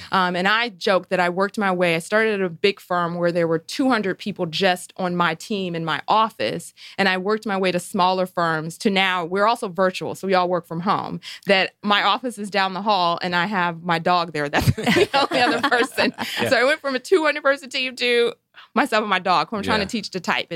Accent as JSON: {"language": "English", "region": "Ohio", "country": "United States", "also_born_or_lived": "New York", "lives_now": "Atlanta, United States", "said": "I'm originally from Ohio, and I say that Atlanta, if Cleveland and New York had a baby, it would be Atlanta."}